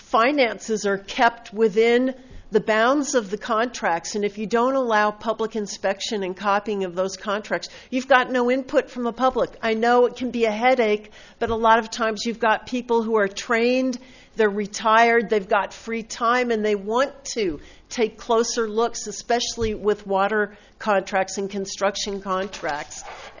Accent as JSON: {"language": "English", "town": "Oceano", "region": "California", "country": "United States", "said": "I'm from Oceano"}